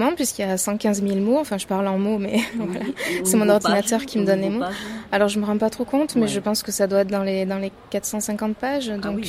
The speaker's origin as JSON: {"language": "French", "town": "Pernes-les-Fontaines", "region": "Provence-Alpes-Côte d'Azur", "country": "France", "said": "Alors j'ai 34 ans, je suis de Pernes-les-Fontaines."}